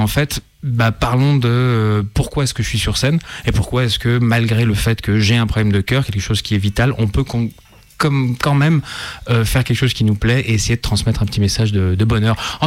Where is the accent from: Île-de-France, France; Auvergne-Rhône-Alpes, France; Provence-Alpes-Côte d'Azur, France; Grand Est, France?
Auvergne-Rhône-Alpes, France; Bourgoin-Jallieu; Moi, tu vois, pour le coup, je viens de Bourgoin-Jallieu.